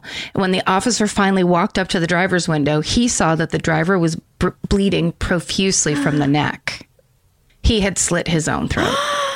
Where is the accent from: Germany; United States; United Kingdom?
United States; Patchogue, New York; my hometown of Patchogue, New York, on Long Island.